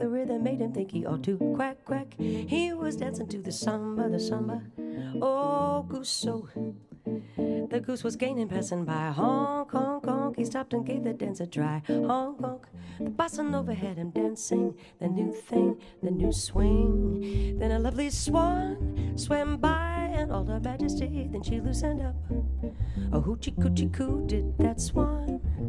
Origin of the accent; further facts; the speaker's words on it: Kansas City, Missouri, United States; also born or lived in Great Bend, Kansas; I was born in Great Bend, but we stayed there for about 6 months, moved to Kansas City.